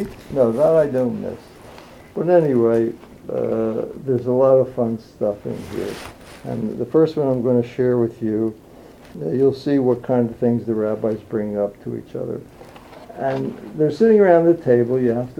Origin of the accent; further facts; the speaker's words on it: Philadelphia, Pennsylvania, United States; When I was growing up in Philadelphia, and my rabbi was the late Mortimer J. Cohen